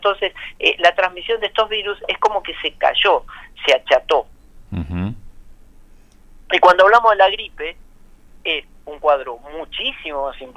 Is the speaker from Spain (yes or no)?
no; San Martín de los Andes, Neuquén, Argentina; bueno, yo soy de San Martín de los Andes, es decir, ahí nos conocemos todos